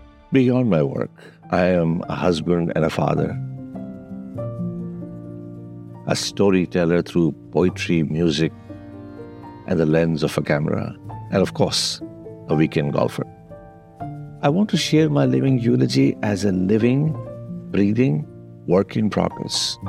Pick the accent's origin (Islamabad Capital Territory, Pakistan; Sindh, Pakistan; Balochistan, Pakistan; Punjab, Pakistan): Punjab, Pakistan; Lahore; moved away as an adult; now in United States; I was born in Lahore, Pakistan, and raised in a middle-class household. There were just a lot of us.